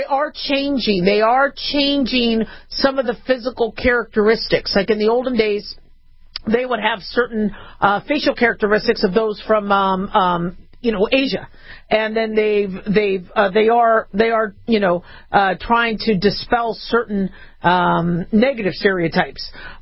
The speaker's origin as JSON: {"language": "English", "region": "California", "country": "United States", "tie": "born there", "said": "You know, especially growing up in the desert. I was born in California, so I've always missed water."}